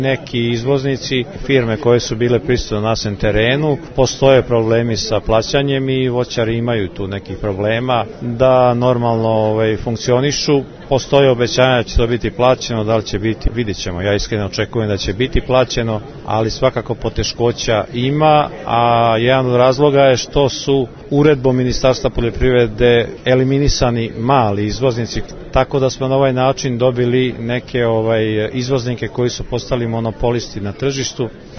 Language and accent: Serbian; Serbia